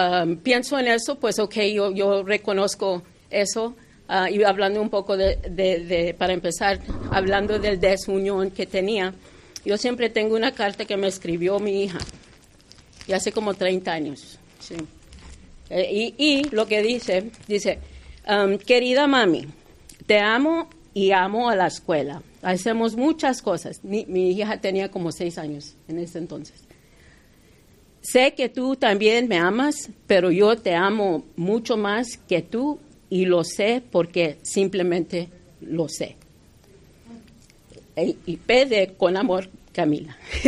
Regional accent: United States; first language English; Spanish is a second language; Yo soy chicana. Yo, mi primer idioma es el inglés y a veces yo invento palabras en español

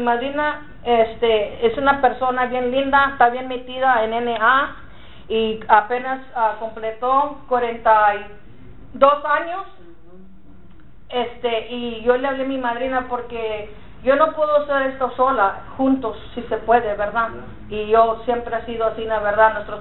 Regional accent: Texas, United States; accent: Texan Spanish; Yo hablo bastante español, ¿verdad? Pero yo hablo el español muy tejano. Yo soy chicana, ¿me entiendes? Soy mexicana

